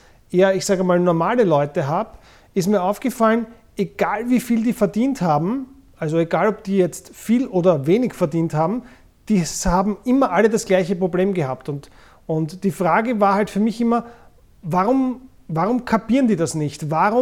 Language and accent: German; Vienna, Austria; ich bin jetzt 44, bin in Wien geboren und aufgewachsen